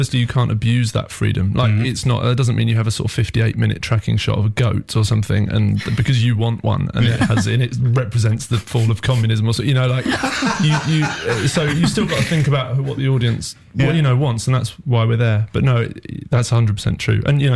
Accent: London, United Kingdom; I'm from London, so is Mikey

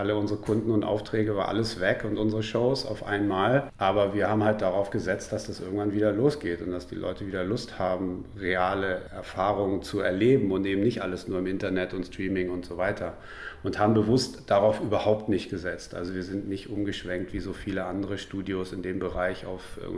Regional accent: Berlin, Germany; ich bin ja hier in den 90er, 2000ern in den Berliner Clubs groß geworden

